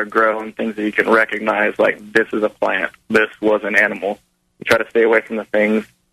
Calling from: Dallas, Texas, United States; I'm from Texas, Dallas area.

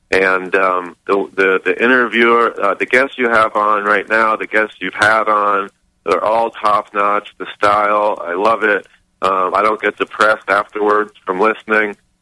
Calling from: Florida, United States; I'm calling from Florida in the state.

